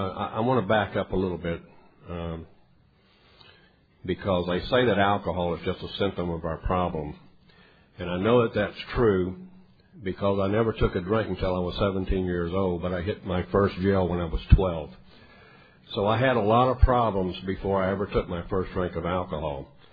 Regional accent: Daytona Beach, Florida, United States; I'm from Florida, Daytona Beach, Florida, by the way

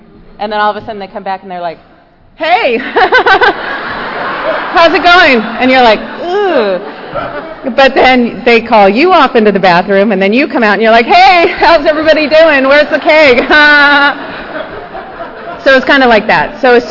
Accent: La Crescenta, California, United States; my best friend Diana and I grew up together in La Crescenta, and which is, by the way, where I live again today.

